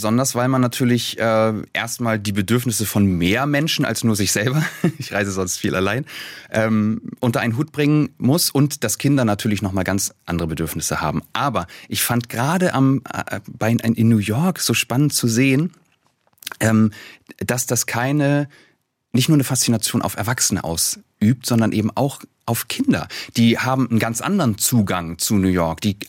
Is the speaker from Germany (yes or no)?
yes; Kiel, Schleswig-Holstein, Germany; Ich komme aus Kiel von der Ostseeküste und direkt nebenan liegen Kalifornien und Brasilien.